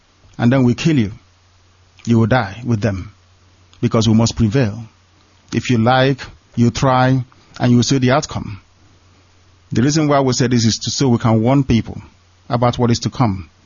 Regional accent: Nigeria; We are not from Italy. We are not from Spain. All these places around the world is where we reside. Our home is Biafra.

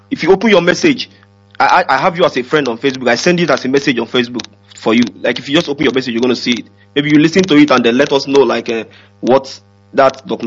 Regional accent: Aguata, Anambra, Nigeria; now in Sweden; I'm calling from Sweden, and I'm from Agwata local government, Ikenga to be precise.

